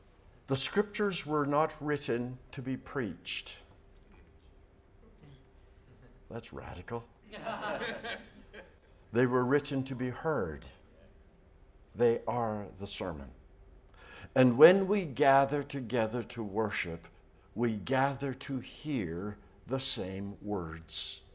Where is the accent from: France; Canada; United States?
Canada; We are Canadian, so we can do this.